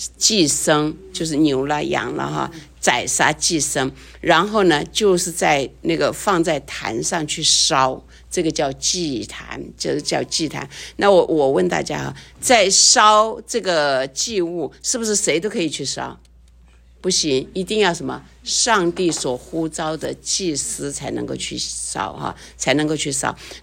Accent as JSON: {"language": "Chinese", "country": "China", "said": "我们中国人心底里边最想的哈是什么？天人合一"}